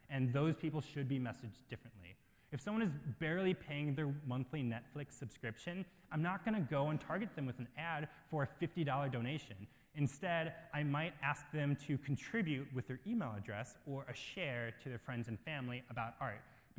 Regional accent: Midwest, United States; I grew up in the Midwest

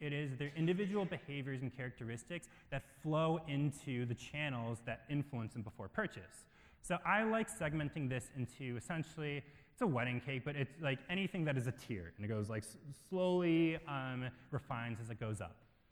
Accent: Midwest, United States; I grew up in the Midwest

